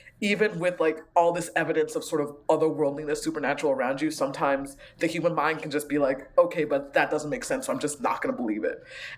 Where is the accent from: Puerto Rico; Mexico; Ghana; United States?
Ghana; I'm a immigrant from Ghana, so I grew up with a lot of sort of Ghanaian spirituality and way of looking at the world.